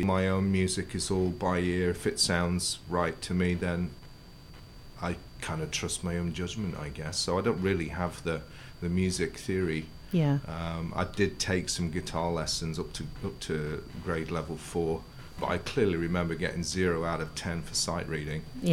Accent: Derby, East Midlands, United Kingdom; moved away as an adult; also born or lived in London; now in Vancouver, Canada; I make Vancouver my home now, but I was brought up in Derby and lived a little for 3 years in London also before we quit and headed over to Canada.

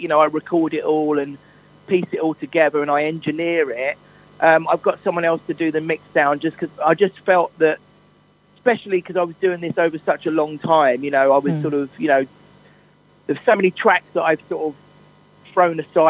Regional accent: East of England, United Kingdom; Well, I think, you know, Essex, obviously I'm from Essex. It holds a really dear place in my heart. I think Essex, When I was growing up in the sort of 80s

